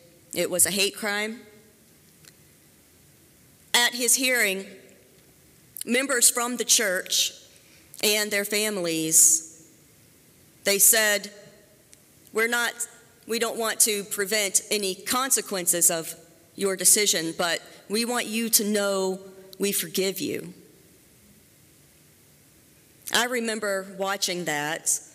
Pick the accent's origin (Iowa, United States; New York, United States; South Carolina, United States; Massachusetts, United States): South Carolina, United States; a man entered a church in my home state of South Carolina in Charleston.